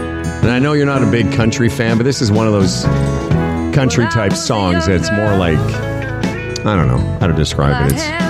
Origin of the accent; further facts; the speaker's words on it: Moose Jaw, Saskatchewan, Canada; Growing up in Moose Jaw